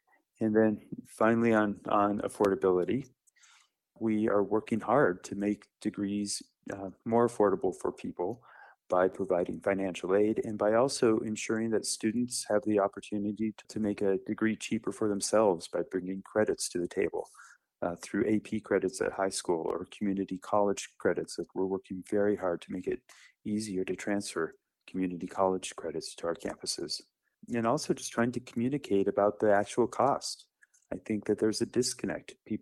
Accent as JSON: {"language": "English", "town": "Littleton", "region": "Colorado", "country": "United States", "tie": "born or raised there", "said": "So I grew up in Littleton and I went to Grand Junction for the first time."}